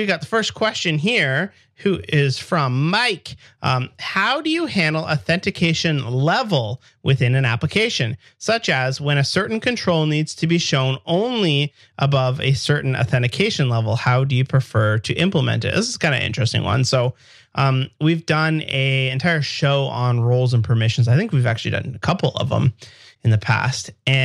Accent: Canada; I'm a developer from Canada.

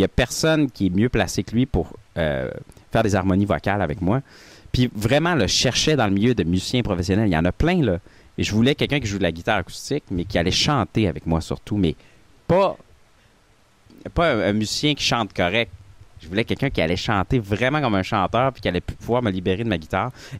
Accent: Jonquière, Quebec, Canada; j'hésitais à chanter en anglais depuis le début parce que je viens de Jonquière, tu sais, j'avais un accent gros comme le bras.

